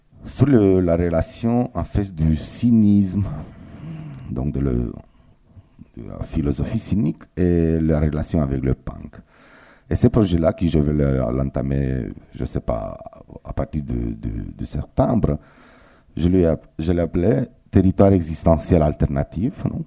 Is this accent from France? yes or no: no; Romania; je viens de Roumanie. Donc, si on parle de marge, donc je suis l'étranger, on peut dire.